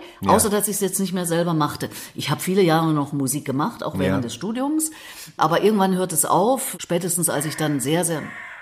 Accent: Thuringia, Germany; ich komme ja aus Thüringen

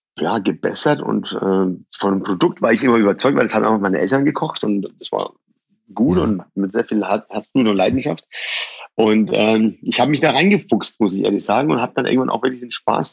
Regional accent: Bayreuth, Bavaria, Germany; German is a second language; also born or lived in Iran; Es war Ende der 80er, 87, 88. Und irgendwann sind wir in Bayreuth gelandet, lange Story. Und dann natürlich erstmal Deutsch lernen und alles, was dazugehört

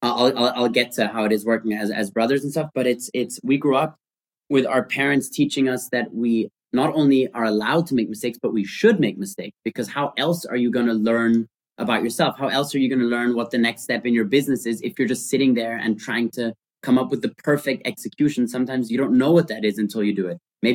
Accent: Austria; we grew up in Austria and generally in the German speaking world, there's so much law and order.

